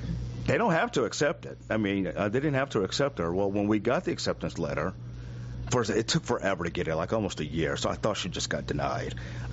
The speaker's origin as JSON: {"language": "English", "region": "Texas", "country": "United States", "said": "Yes, I'm from Texas."}